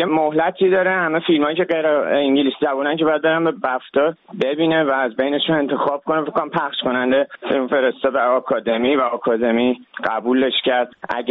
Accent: Iran; moved away as an adult; من چون 18-19 سال تو ایران زندگی کردم، بزرگ شدم

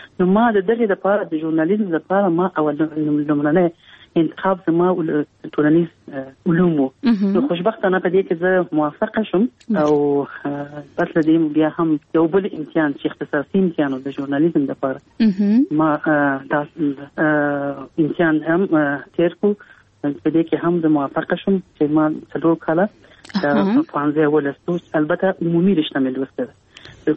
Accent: Kabul, Afghanistan; ما زه په کابل کې پیدا یم.

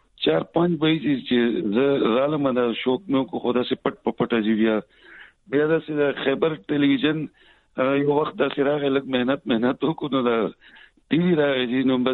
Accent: Miranshah, Khyber Pakhtunkhwa, Pakistan; زه جی د وزیرستان یم جی، میرانشاه سایډ جی.

